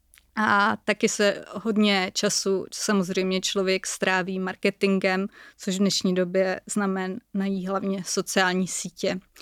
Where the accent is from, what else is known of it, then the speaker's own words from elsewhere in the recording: Brno, South Moravian Region, Czechia; to jsme vlastně neřekli, že jsem Brňačka